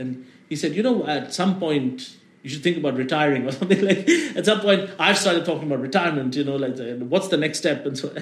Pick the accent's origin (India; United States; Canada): India; And I've never been a smart business guy. And I know, as an Indian person, I should be.